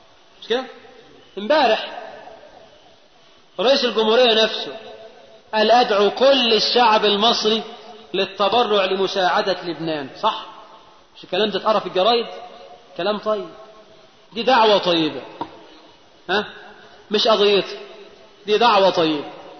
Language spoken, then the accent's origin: Arabic; Egypt